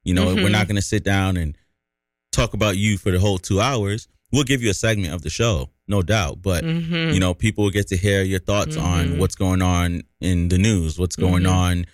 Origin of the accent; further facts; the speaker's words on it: New York, United States; And I'm from New York, and I want to be the voice and want to be the guy that's kind of giving people those opportunities.